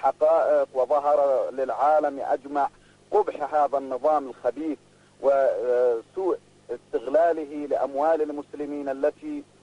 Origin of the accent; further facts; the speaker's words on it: Yemen; بينما نحن أبناء اليمن معروفون تاريخيا، نحن أحفاد الأنصار